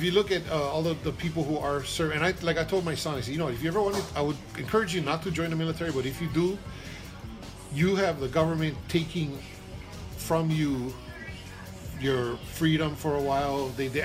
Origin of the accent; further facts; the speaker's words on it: Hawaii, United States; because as a Hawaiian, we're still looking for our independence.